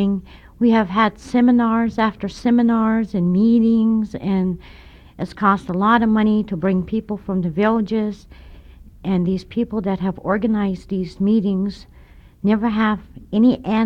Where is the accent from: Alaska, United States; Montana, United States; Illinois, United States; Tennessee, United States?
Alaska, United States; Eagle; now in Fairbanks, United States; I'm from Eagle originally, and I've lived here in Fairbanks since 1967, and I work at the university at the Language Center.